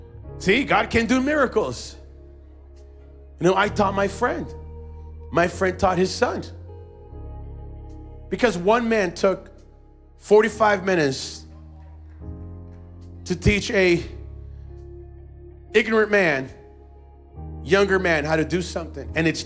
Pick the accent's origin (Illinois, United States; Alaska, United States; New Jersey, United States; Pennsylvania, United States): Alaska, United States; Eagle River; I'm just from Eagle River. You know, everybody calls it Eagle Rock, Eagle Creek. I'm like, what the heck, man? It's Eagle River.